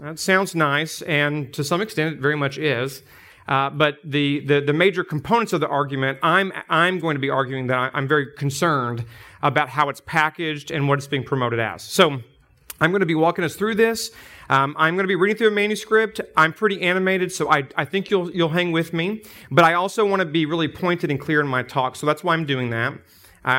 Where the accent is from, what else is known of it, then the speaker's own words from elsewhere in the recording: Tennessee, United States; now in Kansas City, United States; my hometown's an hour from here, so we're West Tennesseans and live in Kansas City, Missouri now.